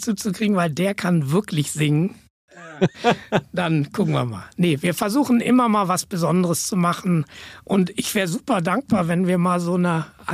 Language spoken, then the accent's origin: German; Berlin, Germany; ich bin Berliner